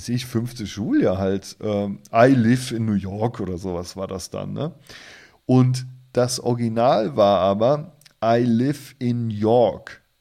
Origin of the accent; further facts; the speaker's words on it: Rhineland-Palatinate, Germany; und ich war aus dem Westen, also aus Rheinland-Pfalz